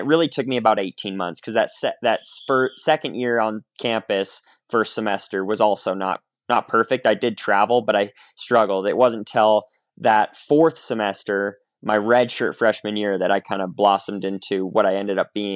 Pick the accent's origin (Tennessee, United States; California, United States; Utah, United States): Utah, United States; I think that comes from like growing up in Utah. You know, I competed in high school in the state of Utah.